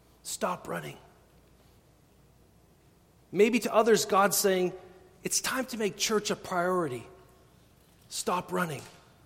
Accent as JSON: {"language": "English", "region": "Saskatchewan", "country": "Canada", "tie": "born or raised there", "said": "I grew up in Saskatchewan. I don't like Ontario. It's okay to say. I came to Ontario to work, and then I was happy to go back home."}